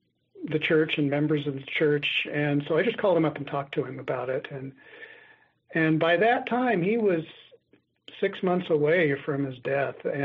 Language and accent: English; Utah, United States; As soon as he found out I was from Utah, he asked me if I was a member of the church